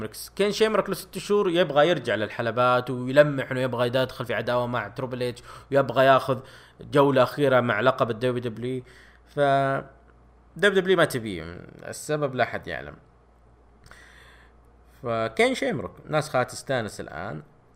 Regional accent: Saudi Arabia; يعني تقريبا 30 ريال عندنا في السعودية

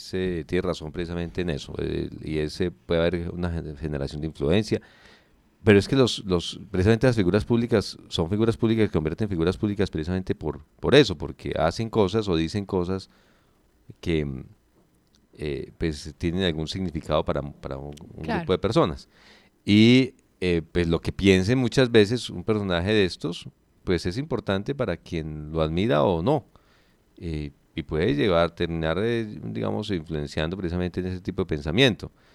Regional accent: Colombia; son temas que obviamente debemos de pensar como colombianos

